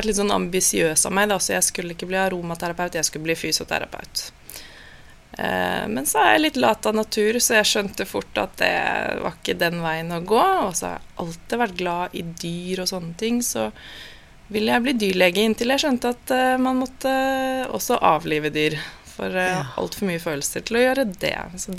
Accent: Kolbotn, Akershus, Norway; also born or lived in Paris; Så han dro med seg mamma og meg. Søster ble igjen hjemme på Kolbotn.

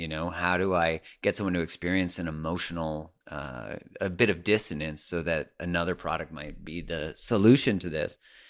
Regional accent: Calgary, Alberta, Canada; In Calgary, I grew up in Calgary.

